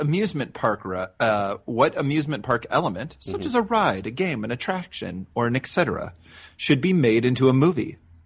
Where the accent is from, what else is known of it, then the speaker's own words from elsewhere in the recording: Iowa, United States; And corn not because I'm from Iowa.